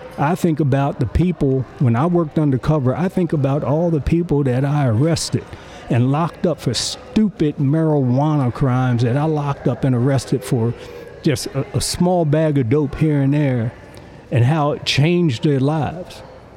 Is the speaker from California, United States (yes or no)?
no; Baltimore, Maryland, United States; I grew up in West Baltimore. My mother still lives in Reservoir Hill.